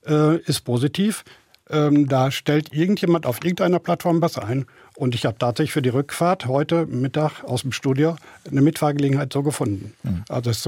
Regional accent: Baden-Württemberg, Germany; Ich komme aus der Umgebung von Stuttgart.

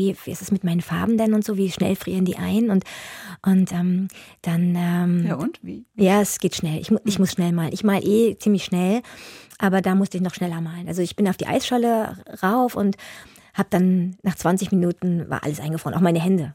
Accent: Hanover, Lower Saxony, Germany; now in Hamburg, Germany; Ich bin ja in Hannover aufgewachsen und ich kam über die Elbbrücken

